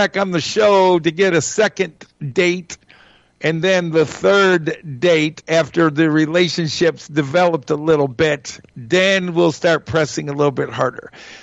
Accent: Shelby Township, Michigan, United States; I was born and raised in Shelby Township. I went to Utica Community Schools. I graduated from Eisenhower in 1976.

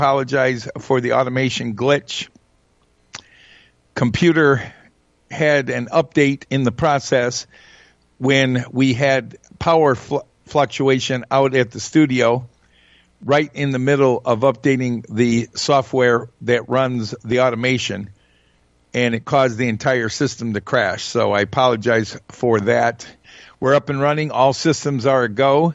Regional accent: Michigan, United States; We're from Antrim County.

